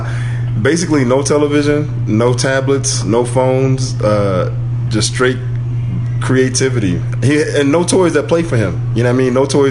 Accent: Alabama, United States; I'm from Alabama.

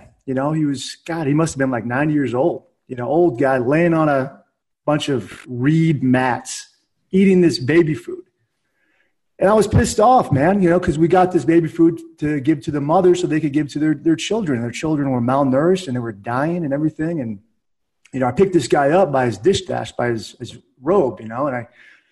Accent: Springfield, Virginia, United States; I grew up in Springfield, Virginia, so East Coast guy.

